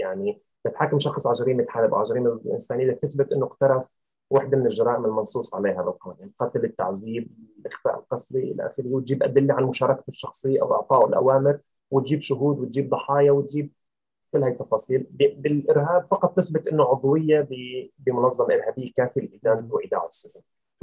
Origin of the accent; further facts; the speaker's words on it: Syria; احنا كثير كسوريين وحتى كحقوقيين نتمنى ان تكون محاكماتنا داخل سوريا